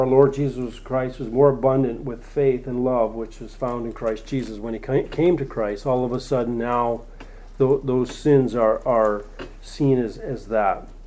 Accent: Three Hills, Alberta, Canada; I grew up in Three Hills, Alberta.

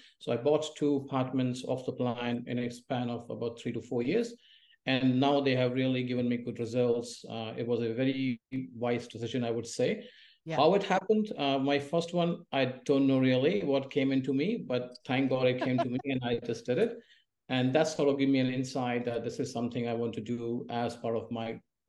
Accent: India; also born or lived in United States; I grew up in India.

